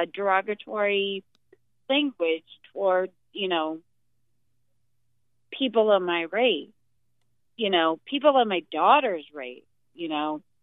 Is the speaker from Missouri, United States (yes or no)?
no; California, United States; moved away as an adult; I am originally from California. Mm-hmm. I was born in Southern, lived a lot of my life in Northern